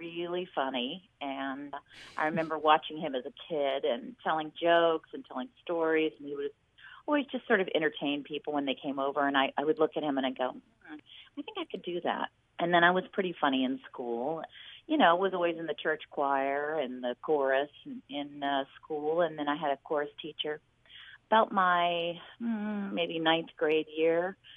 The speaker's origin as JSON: {"language": "English", "region": "Virginia", "country": "United States", "tie": "born or raised there", "also_born_or_lived": "Augusta, Georgia", "said": "But I was in Augusta till I was about six, then I moved to Virginia. And I was there till I was 17"}